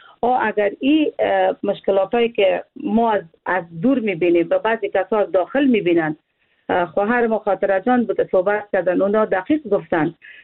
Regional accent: Afghanistan; من یک افغان هستم

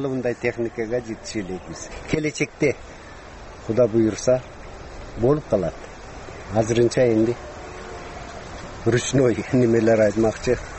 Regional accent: Jirgatal, Districts of Republican Subordination, Tajikistan; Мен өзүм 1954 жылы Тажикстандын Жиргетал айылынын Жиргетал кыштагында төрөлгөнмүн.

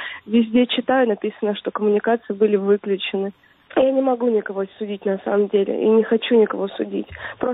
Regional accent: Western Siberia, Russia; Я сама из Западной Сибири

